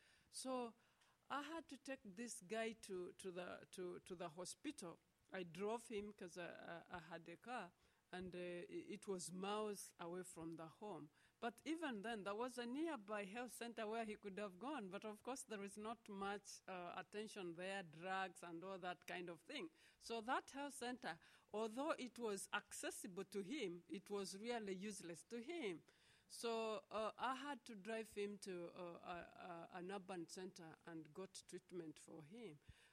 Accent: Uganda; I come from Uganda.

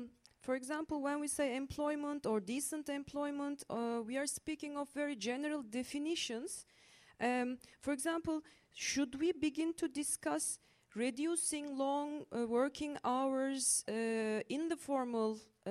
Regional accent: Turkey; English is a second language; from Turkey.

